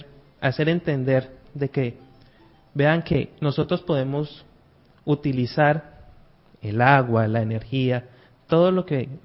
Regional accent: Valle del Cauca, Colombia; no soy de acá directamente de Arauca, soy del Valle del Cauca.

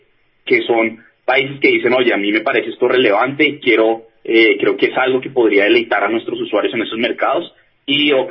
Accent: Colombia; Como colombianos creo que nos sentimos orgullosos

